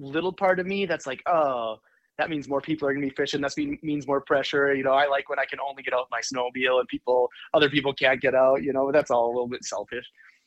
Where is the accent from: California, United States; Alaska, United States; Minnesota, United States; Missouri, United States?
Minnesota, United States; Roseau; obviously, I grew up in Roseau, so Lake of the Woods is kind of my home body of water.